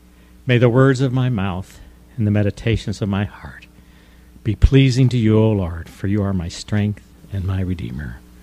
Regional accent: St. Louis, Missouri, United States; born there; I was born in St. Louis, Missouri, in DePaul Catholic Hospital.

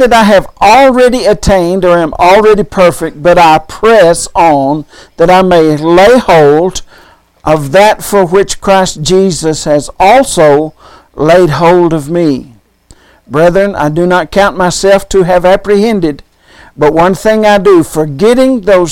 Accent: Oklahoma, United States; and I'm from Oklahoma, and I was in Kerrville, Texas.

